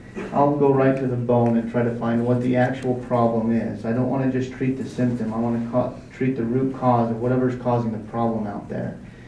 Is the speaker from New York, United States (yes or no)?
no; American Fork, Utah, United States; I was born and raised here in American Fork. I grew up on a small street in town called King Street, and I have a lot of passion and love for that street and that neighborhood.